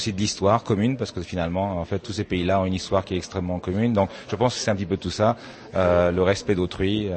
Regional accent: Paris, Île-de-France, France; born there; je suis né en France, à Paris. Je suis d'origine arménienne. J'ai vécu 3 ans à Singapour

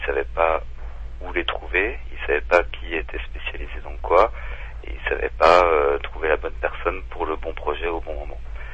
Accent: France; now in Czech Republic; parce que tout d'abord, je suis français

